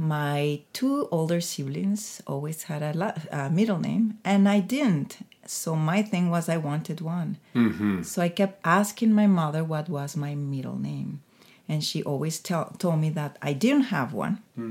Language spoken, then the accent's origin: English; Mexico City, Mexico; So I was born in Mexico City. even though I have that French heritage, and I grew up speaking two languages because there is a French community in Mexico City.